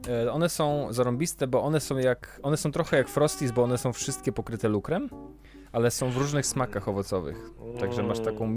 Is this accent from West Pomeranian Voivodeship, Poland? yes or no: yes; Szczecin, West Pomeranian Voivodeship, Poland; jesteśmy ze Szczecina, a Szczecin to jest miasto, które jest chyba 50 km od granicy z Niemcami.